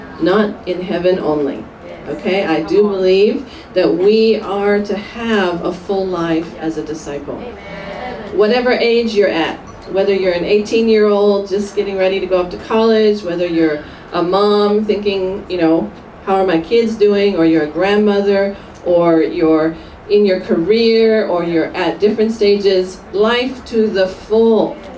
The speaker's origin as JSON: {"language": "English", "country": "Singapore", "also_born_or_lived": "United States", "lives_now": "Malaysia", "said": "I'm actually from Singapore by way of America. Okay. Still have some of that accent. And currently I'm helping the smaller churches in Malaysia."}